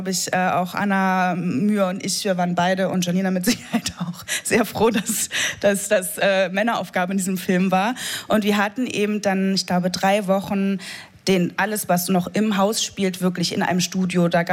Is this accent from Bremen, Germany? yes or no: no; Berlin, Germany; Ganz genau, ich bin aus Hermsdorf-Reinickendorf, das ist ganz toll im Norden Berlins.